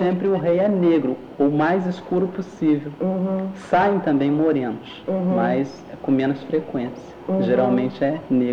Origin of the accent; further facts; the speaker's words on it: Paraty, Rio de Janeiro, Brazil; Eu sou paratiense, só que não aqui da cidade. Eu nasci na zona rural.